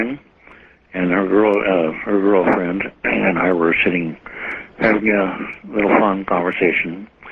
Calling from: Long Beach, California, United States; from Long Beach, California.

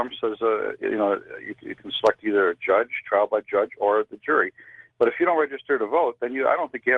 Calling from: Biloxi, Mississippi, United States; Biloxi, Mississippi.

